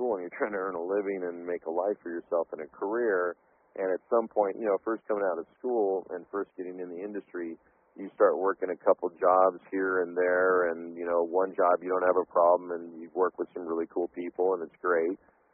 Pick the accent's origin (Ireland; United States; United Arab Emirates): Ireland; Yeah, well, I'm Irish.